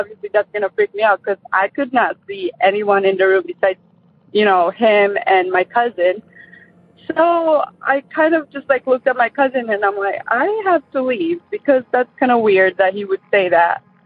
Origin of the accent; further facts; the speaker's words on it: Michigan, United States; also born or lived in Philippines; I'm from Michigan.